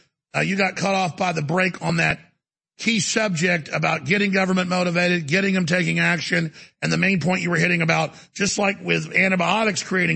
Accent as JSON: {"language": "English", "town": "Dallas", "region": "Texas", "country": "United States", "tie": "born or raised there", "said": "He's down here in Texas with us. He's in Dallas, my hometown."}